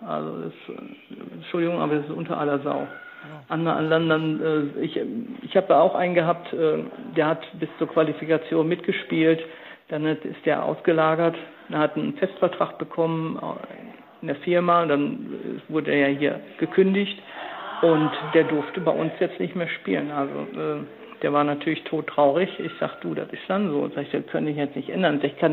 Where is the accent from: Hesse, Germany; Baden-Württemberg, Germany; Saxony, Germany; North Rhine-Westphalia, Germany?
North Rhine-Westphalia, Germany; Enniger; Also man hat mich schon im Dorf, ich komme aus Enniger